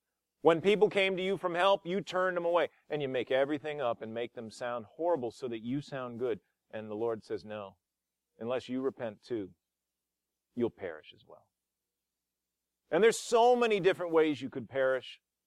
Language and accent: English; New Orleans, Louisiana, United States; where are you from? I said, New Orleans.